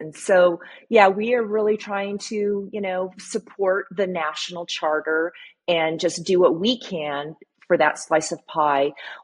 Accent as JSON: {"language": "English", "town": "San Diego", "region": "California", "country": "United States", "lives_now": "El Dorado, United States", "said": "my husband and I moved from San Diego, which is where I'm originally from, to El Dorado up by Santa Fe."}